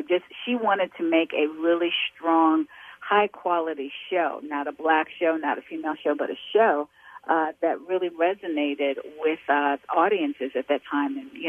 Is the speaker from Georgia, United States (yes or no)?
no; New York City, New York, United States; I am from Harlem, so I am an uptown New York girl all the way